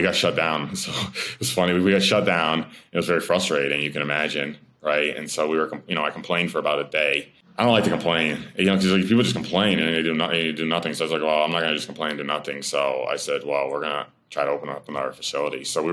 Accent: Amsterdam, New York, United States; That's where I live, my hometown. That's my hometown.

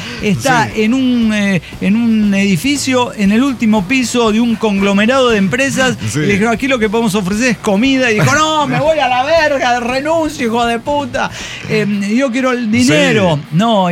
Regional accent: Puerto Rico; Yo soy boricua.

